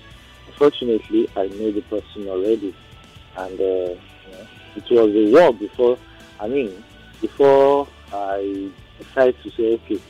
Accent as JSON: {"language": "English", "town": "Ibadan", "region": "Oyo", "country": "Nigeria", "tie": "born or raised there", "said": "And I grew up in Ibadan, actually."}